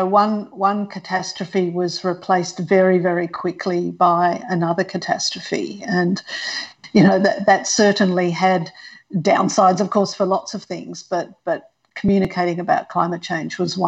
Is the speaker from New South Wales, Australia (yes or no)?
yes; Sydney, New South Wales, Australia; I grew up in Sydney, up in the northwestern part of Sydney, you know, in a pretty, ordinary middle-class home, ordinary middle-class suburb.